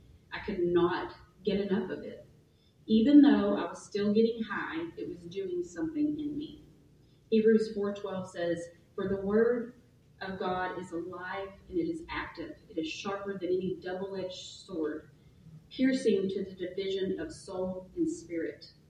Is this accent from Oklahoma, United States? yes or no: no; Cedarville, Arkansas, United States; I managed to talk the person I was with into heading up to my hometown, Cedarville.